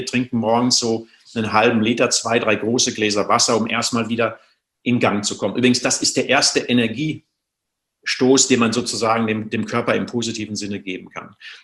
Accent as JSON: {"language": "German", "region": "North Rhine-Westphalia", "country": "Germany", "tie": "born or raised there", "said": "ich komme aus dem Sauerland, da gibt es noch schöne Quellen, da habe ich so als Kind oft so bei uns in den Wäldern gespielt."}